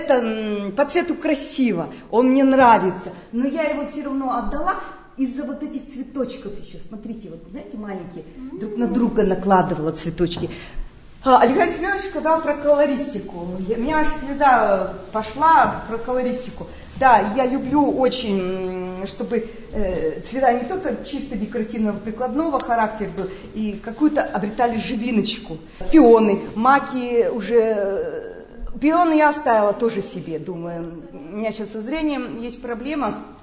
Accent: Nizhny Tagil, Sverdlovsk Oblast, Russia; еще дать знать, что мы с Урала, мы с Тагила.

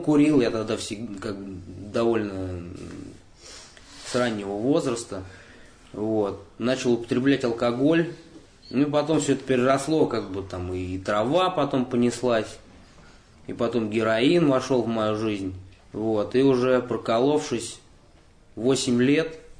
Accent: Moscow, Russia; Да, я из Москвы.

